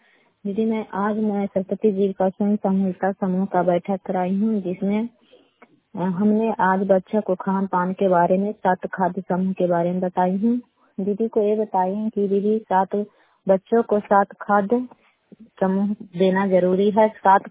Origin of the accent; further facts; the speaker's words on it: Bhogi, Bihar, India; और मैं ग्राम भोगी पंचायत कच्छामा ब्लॉक नगरनासा जिला नालंदा के निवासी हूँ